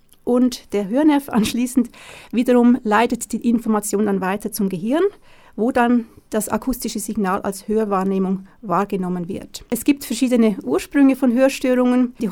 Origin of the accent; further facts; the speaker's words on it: Zurich, Switzerland; moved away as an adult; also born or lived in Hanover / Cologne; now in Germany; Ich bin ursprünglich aus der Schweiz, komme aus Zürich, habe dort studiert und promoviert, bin aber mittlerweile seit 14 Jahren in Deutschland